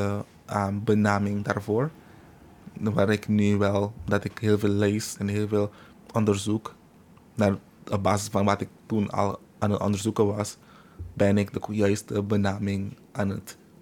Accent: Curaçao; We komen van Curaçao. Curaçao heeft een hele mooie cultuur en normen en waarden die heel erg conservatief is, maar tegelijkertijd liberaal.

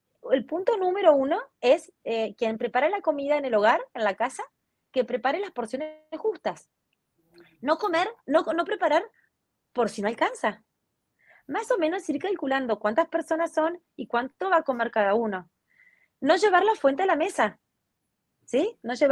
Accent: Spain; now in Argentina; por eso soy española, pero y ahora estoy viviendo en Argentina

